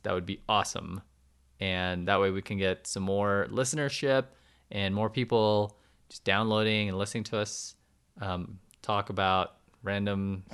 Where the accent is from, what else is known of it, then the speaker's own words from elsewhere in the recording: California, United States; Orange County. I'm trying to tell you. There was the road that I went on.